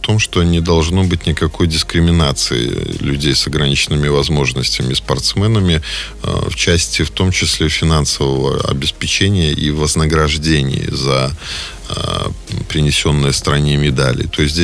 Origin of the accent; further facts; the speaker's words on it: Orsha, Vitebsk Region, Belarus; Вчера большая была встреча в моем родном городе Орша в исполкоме.